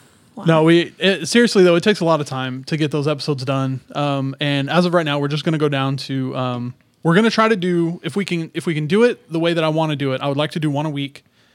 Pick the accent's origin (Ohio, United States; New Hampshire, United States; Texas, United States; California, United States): Texas, United States; Houston; I grew up in Houston, Texas, and it was so hot.